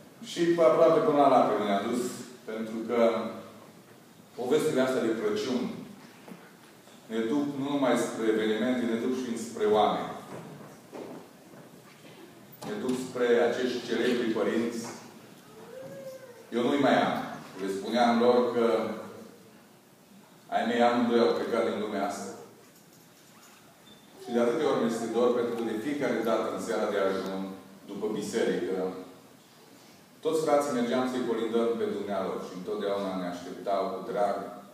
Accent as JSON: {"language": "Romanian", "country": "Romania", "said": "Unul simplu este că sunt român, ca și voi."}